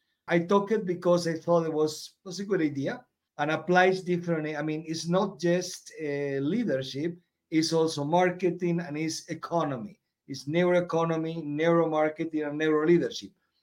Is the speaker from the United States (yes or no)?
no; Argentina; English is a second language; moved away as an adult; now in Europe; Just in a nutshell, born and raised in Argentina.